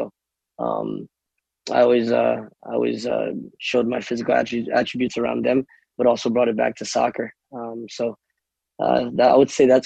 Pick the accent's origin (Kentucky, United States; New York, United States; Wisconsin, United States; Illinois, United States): New York, United States; Harlem; also born or lived in Miami, United States; Well, I grew up, I mean, just by nature, I grew up in Harlem and Miami. So it's two big cities